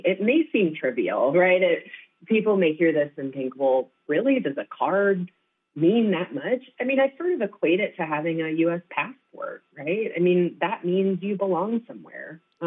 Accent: Iowa, United States; I grew up in Iowa, in eastern Iowa, in a relatively white community, as many of the communities in Iowa are.

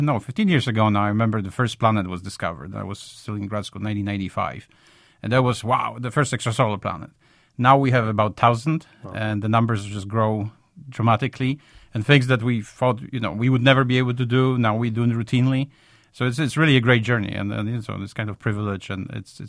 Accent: Poland; English is a second language; I'm from Poland originally

